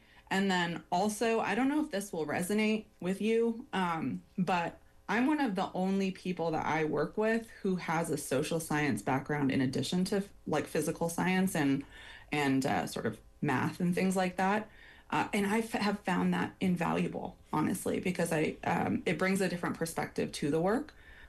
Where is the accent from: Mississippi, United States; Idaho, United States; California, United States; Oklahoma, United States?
California, United States; My family's in winemaking. I'm from California originally.